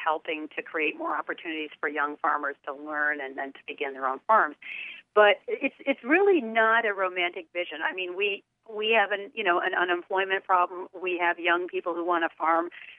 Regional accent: Kalamazoo, Michigan, United States; I always love coming to Kalamazoo more than any place else because it's still my hometown.

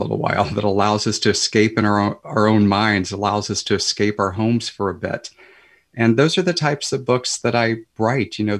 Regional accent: Missouri, United States; now in Saugatuck, United States; You know, I grew up in the Missouri Ozarks, and I ended up going on vacation to Saugatuck, and I fell in love with it.

